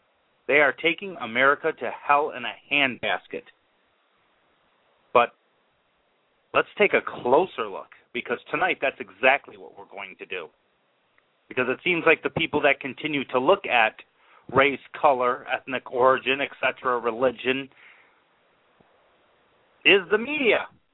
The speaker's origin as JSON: {"language": "English", "country": "United States", "said": "I am an American. Have you forgotten?"}